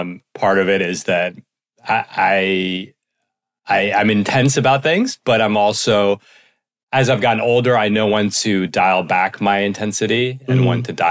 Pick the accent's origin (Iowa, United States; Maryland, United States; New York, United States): New York, United States; New York City; Well, I grew up in New York City, so I know that.